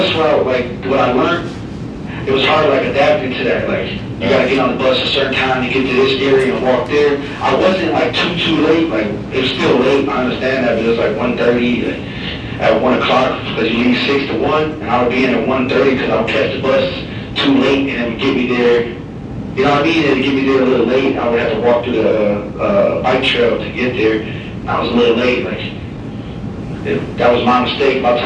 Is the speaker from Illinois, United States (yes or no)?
yes; Illinois, United States; I'm from Illinois. I never been to Arizona in my life.